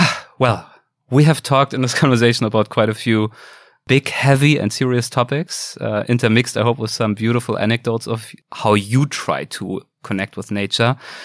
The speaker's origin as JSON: {"language": "English", "country": "Germany", "said": "in Germany, in my home country"}